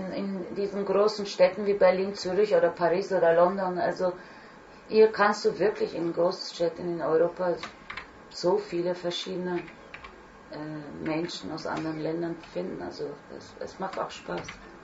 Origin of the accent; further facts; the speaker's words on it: Turkey; ich bin ja Türkin, ich habe die türkische Version gemacht